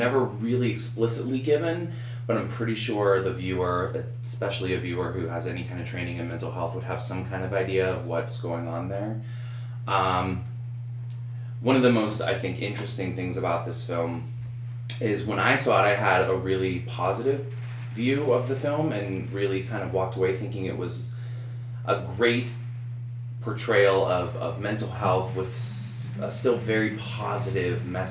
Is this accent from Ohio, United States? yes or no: yes; Ohio, United States; I'm from Ohio. I wear this hat every Monday. It's my Ohio State.